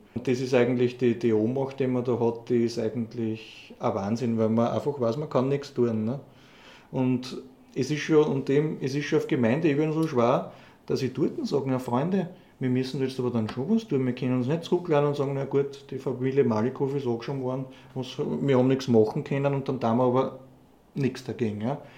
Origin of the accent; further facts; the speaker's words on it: Austria; Rassismus, der wird bei uns in Österreich nicht stattfinden.